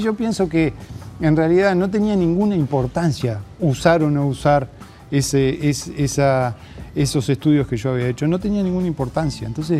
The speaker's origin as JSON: {"language": "Spanish", "region": "Paysandú", "country": "Uruguay", "tie": "born or raised there", "said": "Yo nací allá en Paysandú, en el barrio obrero. Empecé a trabajar cuando tenía 9 años haciendo cinchas de caballo."}